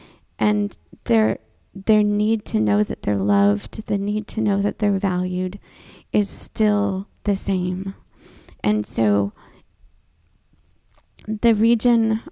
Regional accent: United States; But they didn't want to listen to me because I'm just an American who thinks I know it all.

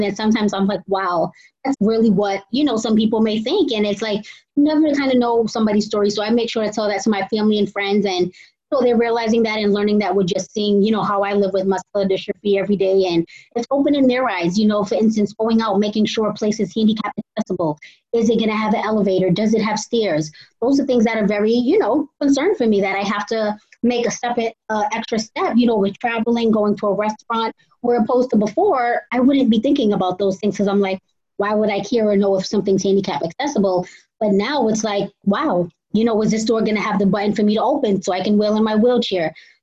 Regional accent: Cambridge, Massachusetts, United States; as you mentioned, and I am from Cambridge, Massachusetts

